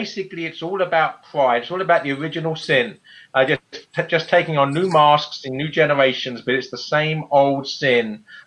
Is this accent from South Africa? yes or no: no; England, United Kingdom; As an Englishman, I think that only St. John Fisher had the courage to withstand the tyranny of Henry VIII.